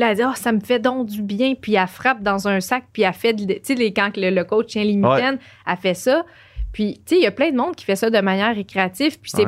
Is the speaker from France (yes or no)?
no; Joliette, Quebec, Canada; now in Montreal, Canada; C'est pour ça que je déménageais à Montréal. Tu sais, je viens de Joliette.